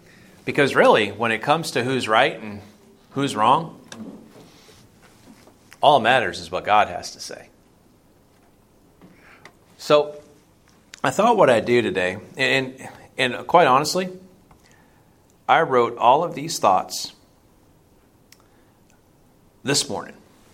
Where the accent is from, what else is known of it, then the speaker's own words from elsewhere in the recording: Cocoa, Florida, United States; where I grew up in Cocoa, Florida, my high school was probably 60-40 white-black.